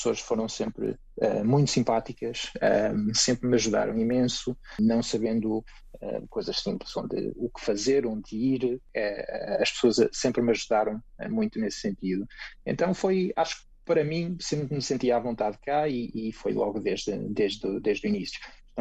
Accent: Portugal; moved away; nós quando saímos de Portugal, todos procuramos algo melhor em termos de salário

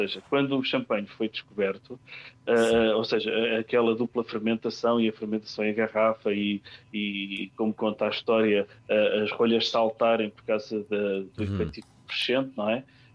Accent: Portugal

